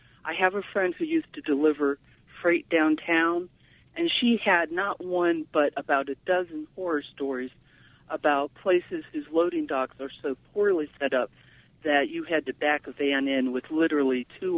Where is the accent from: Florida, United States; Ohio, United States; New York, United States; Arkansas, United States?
Ohio, United States; Akron; I'm from Akron originally, but I've been here long enough